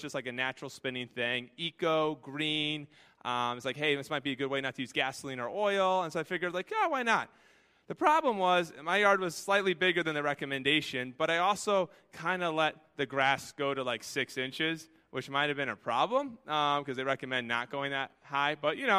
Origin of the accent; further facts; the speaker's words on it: Connecticut, United States; I remember when I was growing up in Connecticut, I remember some of the neighbors had some very tiny yards